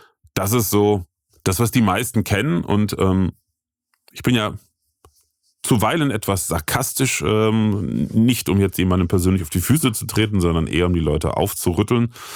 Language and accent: German; Rhineland, Germany; bei uns im Rheinland sagt man dazu, strunzen, ne?